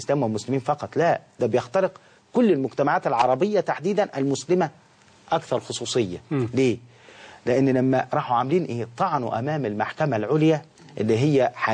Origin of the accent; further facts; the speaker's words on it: Egypt